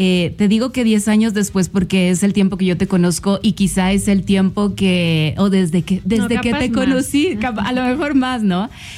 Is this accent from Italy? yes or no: no; Mexico; Te conocen en mi país, en México, te conocen en Colombia